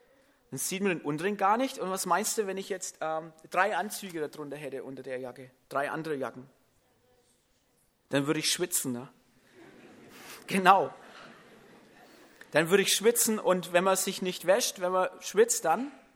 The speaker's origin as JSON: {"language": "German", "region": "Bavaria", "country": "Germany"}